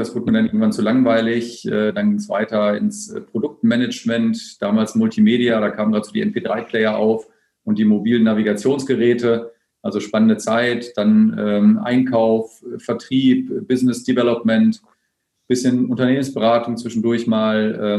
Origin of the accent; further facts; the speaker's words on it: Hanover, Lower Saxony, Germany; born there; accent: standard High German; Also geboren bin ich im Jahr 1972, im Sommer, im August, in Hannover. Deswegen habe ich auch keinen Dialekt, sondern spreche das reinste Hochdeutsch.